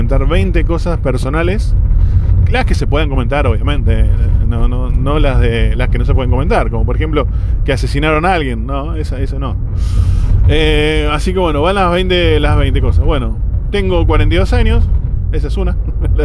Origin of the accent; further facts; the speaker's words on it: Hurlingham, Buenos Aires Province, Argentina; also born or lived in Ushuaia; Nací en Buenos Aires, Capital Federal, el hospital italiano. Viví en Hurlingham mucho tiempo, hasta los 6 años. ¿Qué más? Bueno, conozco Ushuaia. Viví 11 años en Ushuaia, en Tierra del Fuego, en la ciudad más austral del mundo.